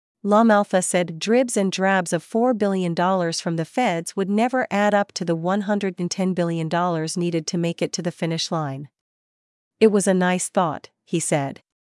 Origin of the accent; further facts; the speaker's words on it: Japan; now in United States; I was raised in Japan.